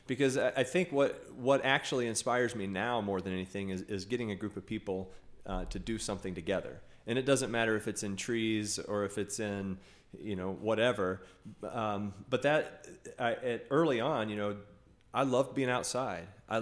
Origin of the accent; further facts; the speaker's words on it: Kansas City, Missouri, United States; now in Rochester, United States; Well, I grew up in Kansas City, had parents that just poured into me, just so thankful for that.